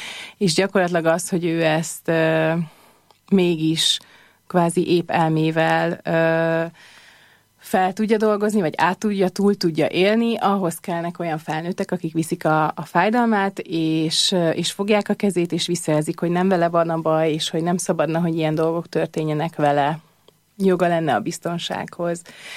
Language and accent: Hungarian; Budapest, Hungary; Én ugye arról beszéltünk, hogy Budapesten dolgoztam, és tanultam, és itt is születtem, itt is nőttem fel